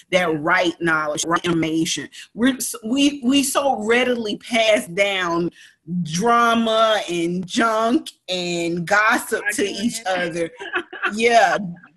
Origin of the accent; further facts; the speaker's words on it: Georgia, United States; born there; I was born down here in Georgia in the 80s, the end of the 70s.